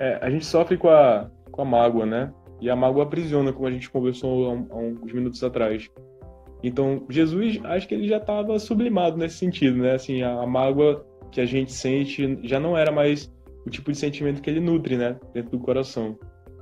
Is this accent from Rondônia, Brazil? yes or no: no; Amazonas, Brazil; a gente é aqui do Amazonas